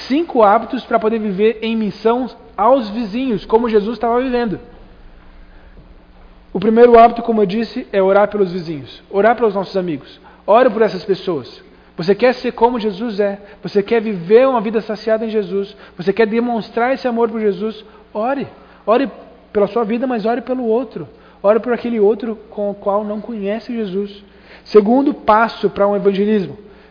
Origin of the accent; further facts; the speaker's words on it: Brazil; A gente é brasileiro, a gente gosta de comer e comer bem, né?